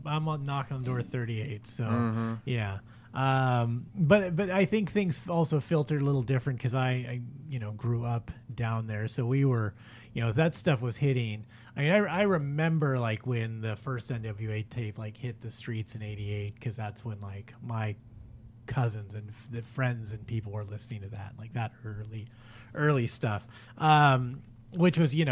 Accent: Los Angeles, California, United States; I mean, I grew up in LA in the 80s. I grew up in South Central and, you know, fucking grew up in the hip hop, and that's my music.

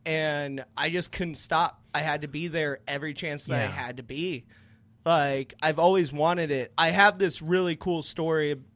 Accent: Alaska, United States; also born or lived in Philippines; But I didn't just grow up in Alaska, though. Being a military kid, I lived half, like, I was born in the Philippines.

